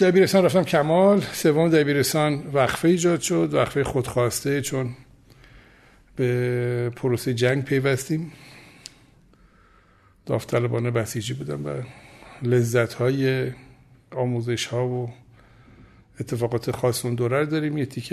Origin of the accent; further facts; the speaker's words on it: Tehran, Tehran Province, Iran; من متولد تیر 49 هستم در تهران. خودم پدرم مادرم تهران دنیا آمدیم، در محل نارمک تهران در واقع دنیا آمدم و بزرگ شدم.